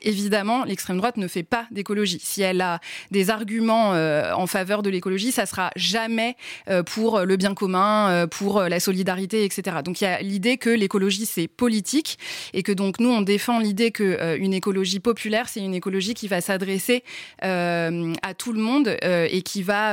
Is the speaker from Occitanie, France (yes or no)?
no; Paris, Île-de-France, France; Je suis parisienne, intramuros.